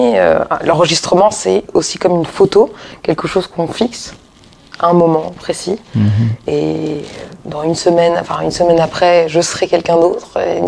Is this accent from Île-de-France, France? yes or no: yes; Paris, Île-de-France, France; Moi, Parisienne